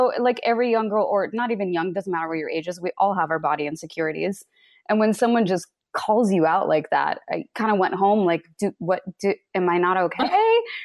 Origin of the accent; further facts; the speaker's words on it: Kansas, United States; So I grew up in Kansas and I am the daughter of two very amazing parents.